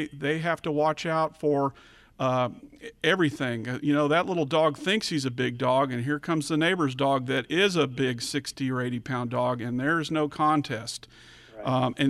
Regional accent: Texas, United States; when I grew up in the Metroplex, the neighbor across the street had some

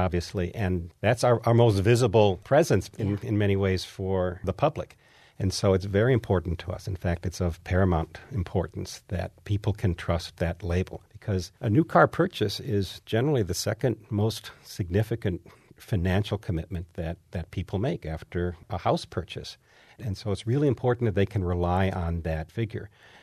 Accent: Kalamazoo, Michigan, United States; Well, I grew up in Michigan. I grew up in Kalamazoo down the road, and I spent a lot of time growing up on Lake Michigan

